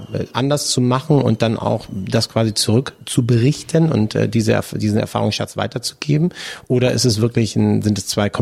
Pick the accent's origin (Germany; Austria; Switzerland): Germany; Hamburg; Max-Brauer-Schule in Hamburg, wo ich herkomme